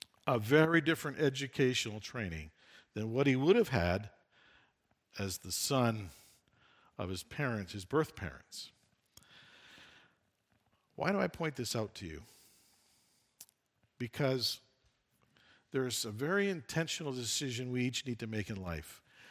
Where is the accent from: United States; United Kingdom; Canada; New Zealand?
Canada; And I'm Canadian.